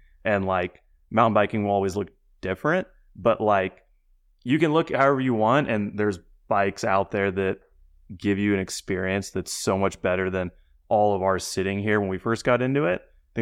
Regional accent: San Diego, California, United States; Growing up in San Diego, I was one of three kids that rode mountain bikes.

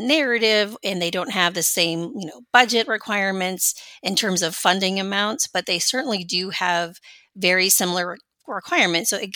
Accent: California, United States; now in Washington, United States; DC is home, but I'm originally from California.

